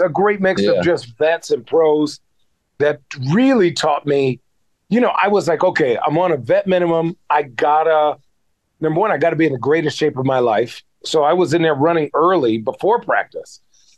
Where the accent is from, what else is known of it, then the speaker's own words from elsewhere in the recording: Phoenix, Arizona, United States; And I'm from Phoenix, so it felt good to go back home and play for such a good team.